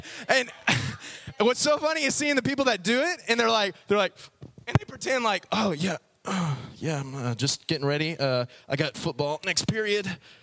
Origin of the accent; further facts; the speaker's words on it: Texas, United States; how his accent kind of revived my roots there. We as Texans, we've gotten kind of more city urban